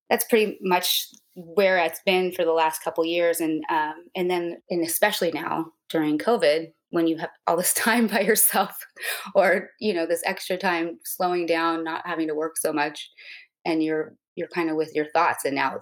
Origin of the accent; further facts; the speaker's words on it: Santa Monica, California, United States; I am from Santa Monica, California.